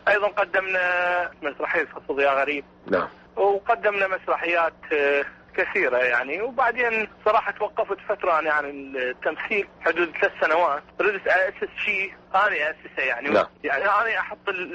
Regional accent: Iraq; انا ظلمت بالخارج وانت ظلمت بالداخل. فاحنا الظلم الواقع علينا ظلم واحد كعراقيين. كوطن كشعب

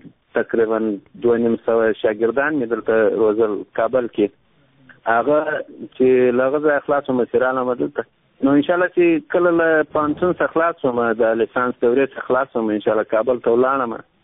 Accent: Afghanistan; زه یو افغان یم

